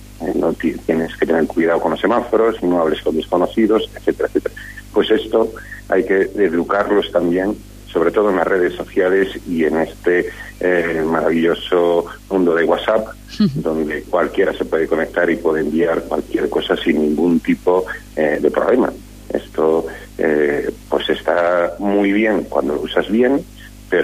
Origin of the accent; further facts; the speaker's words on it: San Cristóbal de Entreviñas, Castile and León, Spain; yo soy de San Cristóbal Entre Viñas, de Zamora.